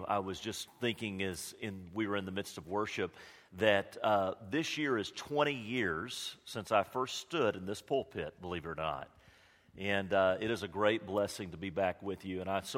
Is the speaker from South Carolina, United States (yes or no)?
no; Austin, Texas, United States; And anytime I'm in Austin, I am just reflective on my history because I grew up there.